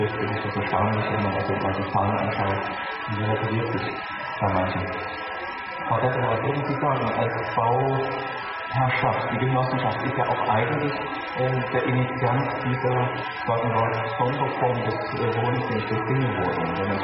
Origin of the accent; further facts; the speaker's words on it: East Germany, Germany; in meiner Heimatstadt in Ostdeutschland